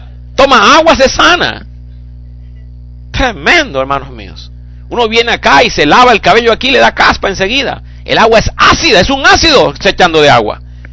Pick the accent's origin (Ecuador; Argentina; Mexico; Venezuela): Ecuador; con razón que yo vengo del Ecuador, la comida es fresquita, hermanos míos.